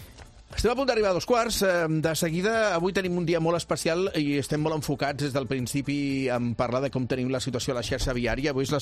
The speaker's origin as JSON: {"language": "Catalan", "town": "El Prat de Llobregat", "region": "Catalonia", "country": "Spain", "said": "A més, jo soc del Prat"}